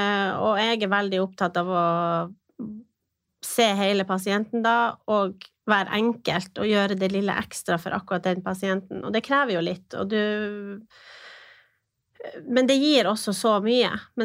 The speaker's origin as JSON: {"language": "Norwegian", "town": "Finnsnes", "region": "Troms", "country": "Norway", "tie": "born or raised there", "lives_now": "Tromsø, Norway", "said": "jeg født og oppvokst på Finnsnes, bor nå i Tromsø, har dessverre blitt 33 år"}